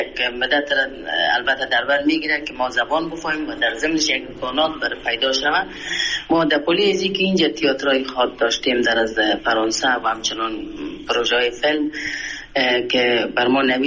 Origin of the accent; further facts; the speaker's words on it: Afghanistan; من از افغانستان هستم، با قوم خیش و فامیل و دوستای خود در تماس هستم.